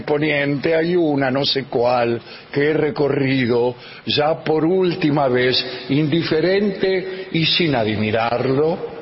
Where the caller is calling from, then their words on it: Mendoza, Argentina; de Mendoza, hace poco los escucho